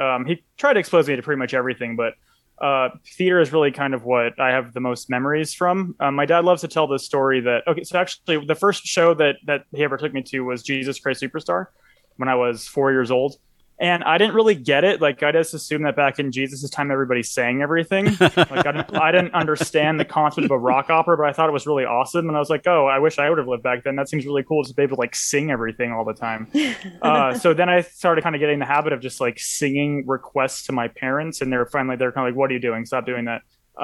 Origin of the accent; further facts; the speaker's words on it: Las Vegas, Nevada, United States; Well, I was raised in Las Vegas, Nevada.